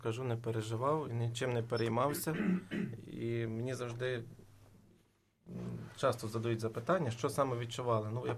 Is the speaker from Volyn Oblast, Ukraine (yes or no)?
yes; Horokhiv, Volyn Oblast, Ukraine; я сам родом з Львівщини, жив на Волині, містечко Горохів, мій батько священик